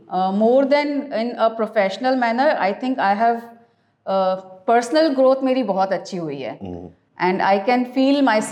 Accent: Jaipur, Rajasthan, India; moved away as an adult; now in Kolkata, India; मैं राजस्थान से बिलोंग करती हूँ.

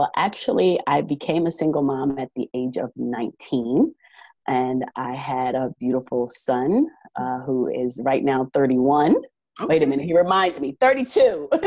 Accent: New Jersey, United States; moved away as an adult; now in Georgia, United States; I'm originally from New Jersey, actually. Okay. I just relocated here literally 2 years ago.

